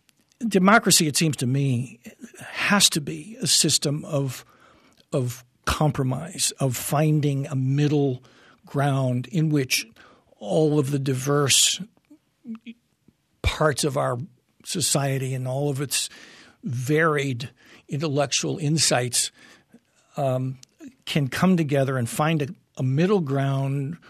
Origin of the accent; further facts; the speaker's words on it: Granite City, Illinois, United States; born there; I was born on January 20th, 1945, in Granite City, Illinois, a steel mill town in the St. Louis area.